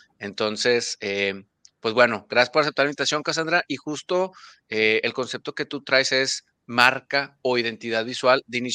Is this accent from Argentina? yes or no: no; Mexico; Yo soy de México para los que nos escuchen allá, por eso los tonos serán muy diferentes.